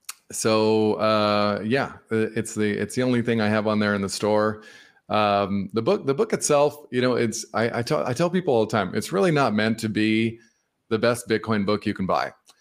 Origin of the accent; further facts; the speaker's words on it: Canada; I'm a Canadian financial services professional.